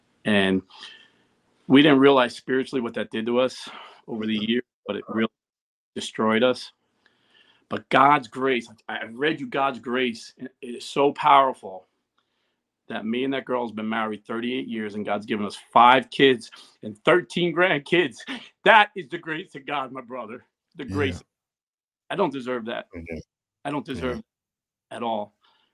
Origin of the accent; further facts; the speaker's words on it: New Jersey, United States; You know, I grew up in Jersey. I don't trust anybody.